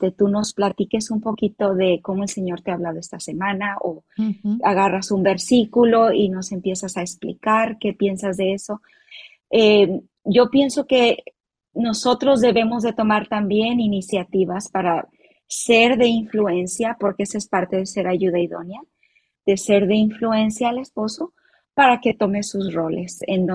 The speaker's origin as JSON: {"language": "Spanish", "country": "Mexico", "said": "como mexicana, como típica mamá"}